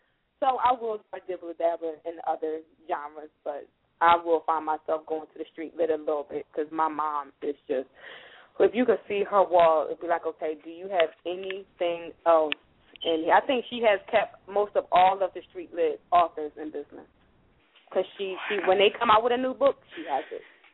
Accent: Philadelphia, Pennsylvania, United States; Some of the stuff in those books I can relate to, too, growing up in North Philly.

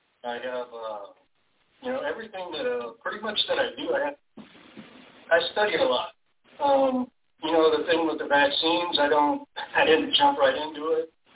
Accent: Chicago, Illinois, United States; also born or lived in Indiana / California; now in Michigan, United States; As a kid, I grew up in Chicago, and from Chicago, I went into Indiana, and then back to Chicago. I lived in California for a few years. That's, you know, when I was in my teens.

